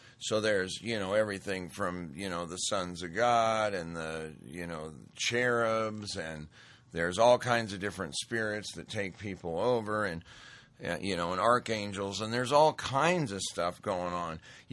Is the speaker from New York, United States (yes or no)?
no; Great Falls, Montana, United States; we went to a dinner back in Great Falls, Montana, my hometown